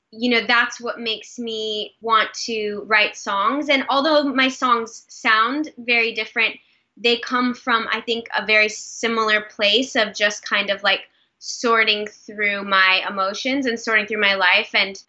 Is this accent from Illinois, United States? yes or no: no; Nebraska, United States; now in New York City, United States; I mean, I grew up in Nebraska. And then I kind of slowly started to branch out in college. And then once I moved to New York City with indie artists.